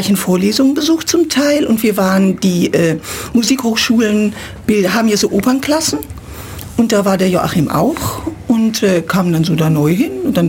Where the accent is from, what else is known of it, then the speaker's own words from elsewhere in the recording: Münster, North Rhine-Westphalia, Germany; Münster, ja? In Westfalen, im schönen Münster. Und im schönen Münsterland, ja, bin ich aufgewachsen.